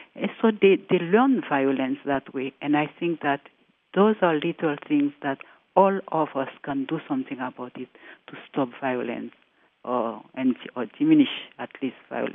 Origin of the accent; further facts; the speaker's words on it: Haiti; I am myself from Haiti, a country in trouble.